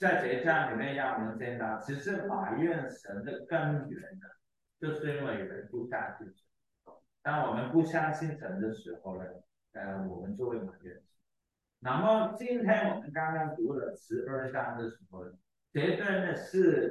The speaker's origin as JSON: {"language": "Chinese", "country": "China", "said": "就是我们中国人有句话嘛，前车可鉴"}